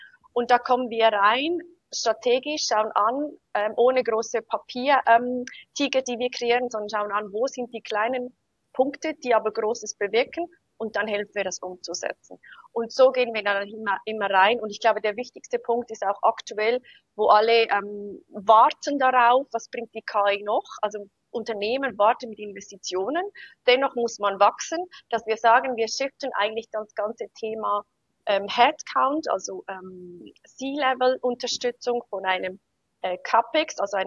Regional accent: Switzerland; accent: Swiss; wie es unschwer zu hören ist, ich bin Schweizerin.

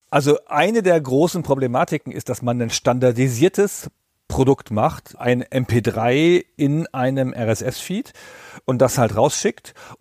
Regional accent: Hanover, Lower Saxony, Germany; Und außerdem ist es Hannover, wo man richtiges Hochdeutsch spricht. Das ist immer sehr schön, da hinzukommen in meine alte Heimat.

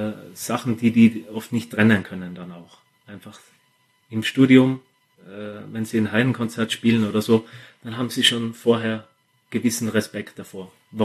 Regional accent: Austria; wir als Österreicher, wir sind immer sehr heimatverbunden.

